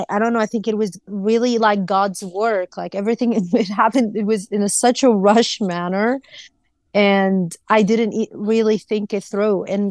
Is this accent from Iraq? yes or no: yes; Iraq; now in United States; Yes, I grew up in Iraq. We were taught Israel is the enemy. And yes, we were taught also in Islam.